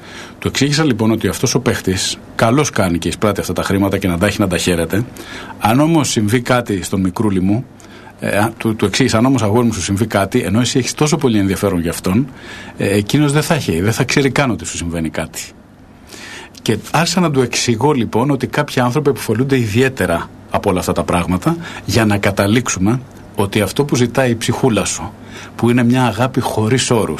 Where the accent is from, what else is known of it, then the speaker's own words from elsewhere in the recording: Tavros, Attica, Greece; όταν μεγάλωσα στον Ταύρο που έπαιζα κι εγώ